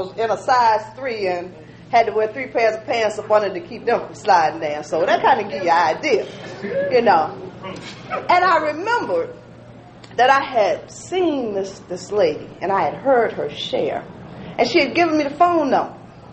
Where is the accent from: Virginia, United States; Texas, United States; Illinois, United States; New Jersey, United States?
Virginia, United States; Hampton; I want y'all to know I'm from Hampton, Virginia.